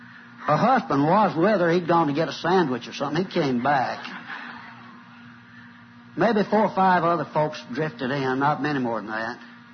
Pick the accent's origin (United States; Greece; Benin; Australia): United States; Talladega, Alabama; get the feel of this thing right here in Talladega, which in Alabama, which is my hometown.